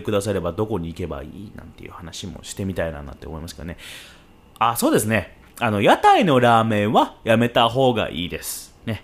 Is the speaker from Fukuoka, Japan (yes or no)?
yes; Fukuoka, Japan; 僕の故郷は、九州は福岡でございます。福岡市の、まあ、れっきとした博多っ子でございます。なんかその雰囲気を感じてらっしゃるかどうか分かりませんが、まあ博多生まれで